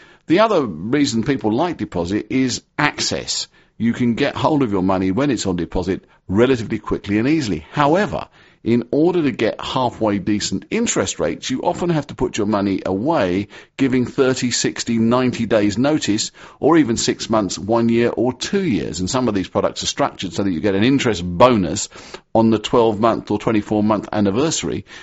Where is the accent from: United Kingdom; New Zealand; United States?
United Kingdom; To me, as a Brit with no real axe to grind either way